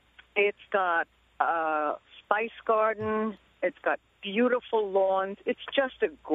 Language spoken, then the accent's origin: English; Bronx, New York, United States; I'm from the Bronx